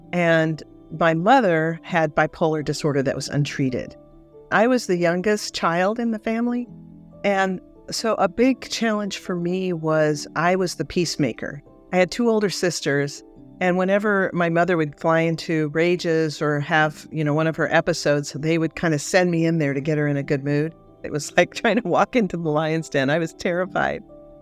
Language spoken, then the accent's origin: English; Spokane, Washington, United States; born there; I was born in Washington State, in Spokane, Washington